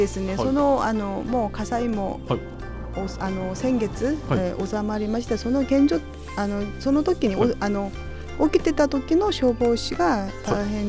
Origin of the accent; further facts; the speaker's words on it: South Korea; Japanese is a second language; 自治体、私のふるさとの自治体は 70% くらいというふうになっていますので、はい、日本よりは少 し下回ってるんですね、はい、で韓国は